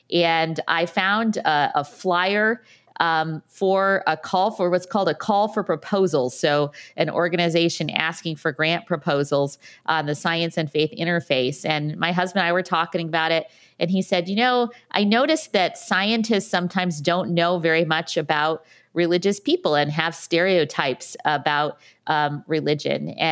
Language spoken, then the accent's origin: English; Ithaca, New York, United States; I went to Cornell University, which is in my hometown.